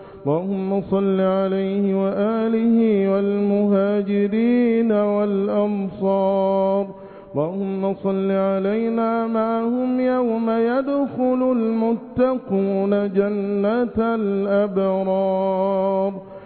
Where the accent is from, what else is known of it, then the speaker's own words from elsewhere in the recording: Egypt; اللهم احفظ بلادنا مصر بحفظك